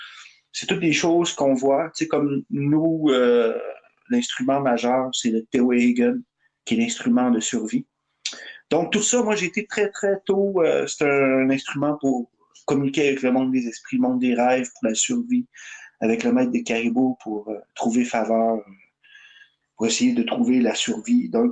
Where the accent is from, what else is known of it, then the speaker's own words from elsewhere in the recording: Mashteuiatsh, Quebec, Canada; Donc j'ai un peu donné d'informations sur je viens du Piekwagami. De Mashtewiyats, des bassins versants du Piekwagami, du lac Plat, Nitassinan, territoire non cédé.